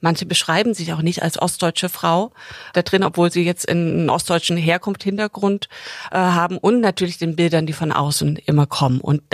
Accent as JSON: {"language": "German", "region": "East Germany", "country": "Germany", "said": "Und jetzt saßen wir hier mehrere Nächte zu dritt zusammen als ostdeutsche Frauen"}